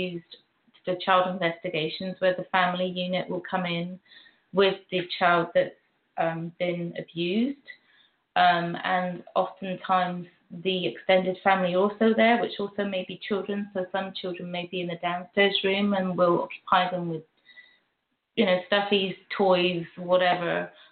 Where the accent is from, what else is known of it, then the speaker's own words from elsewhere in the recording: United Kingdom; being that I'm from Britain, obviously. You can hear the old accent.